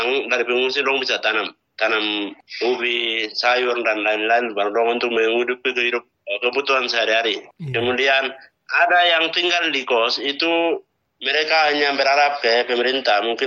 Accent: Nduga, Highland Papua, Indonesia; Saya dari Duga.

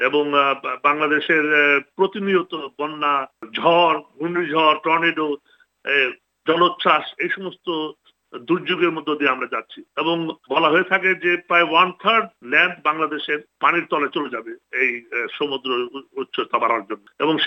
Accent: Bangladesh; now in Canberra, Australia; বাংলাদেশের জনসংখ্যা অনেক বড়, 16 কোটি মানুষ খুবই অল্প জায়গার মধ্যে, আমাদের জন্য এটা খুবই বিপজ্জনক। অথবা আমরা একজন বাংলাদেশী হিসাবে

